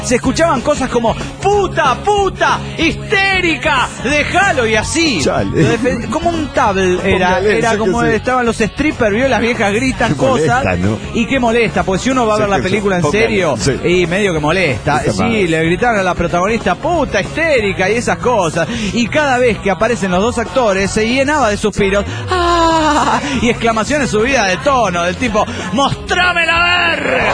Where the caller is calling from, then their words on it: Buenos Aires, Argentina; de Buenos Aires, Argentina.